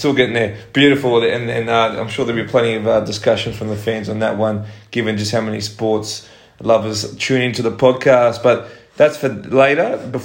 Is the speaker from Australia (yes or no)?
yes; Sydney, New South Wales, Australia; you haven't spent 25 years growing up in the Italian triangle of the inner west of Sydney